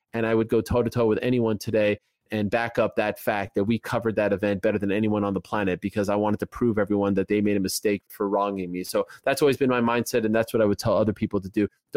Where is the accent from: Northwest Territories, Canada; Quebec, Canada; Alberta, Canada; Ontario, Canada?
Quebec, Canada; Montreal; growing up in Montreal, where else?